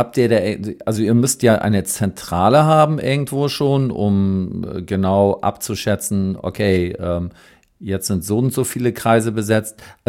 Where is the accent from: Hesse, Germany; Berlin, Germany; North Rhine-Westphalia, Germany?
Berlin, Germany; Ja, Berlin, Friedrichshagen.